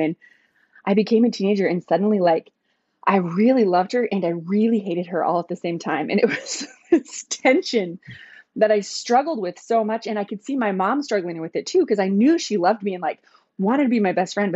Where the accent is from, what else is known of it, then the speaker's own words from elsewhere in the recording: Alliance, Nebraska, United States; I grew up in Alliance, Nebraska, and we had the highest teen pregnancy rate per capita.